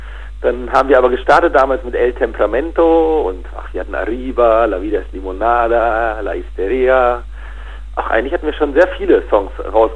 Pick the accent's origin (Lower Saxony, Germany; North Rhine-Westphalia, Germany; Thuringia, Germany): Lower Saxony, Germany; Hannover; Ich komme ja aus Hannover und habe hier auf den umliegenden Dörfern viele Freunde